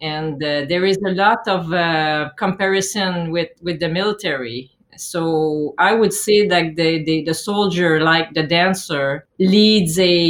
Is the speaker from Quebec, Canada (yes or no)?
yes; Asbestos, Quebec, Canada; I grew up in a small mining town in the Eastern Townships in Quebec. It's a town called Asbestos. And this is where I spent all of my childhood.